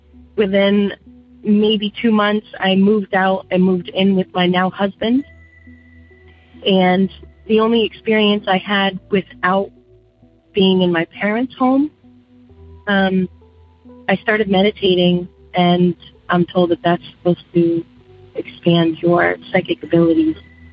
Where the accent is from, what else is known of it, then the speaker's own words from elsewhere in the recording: Rhode Island, United States; I'm from originally from Rhode Island. Most of this took place in Rhode Island.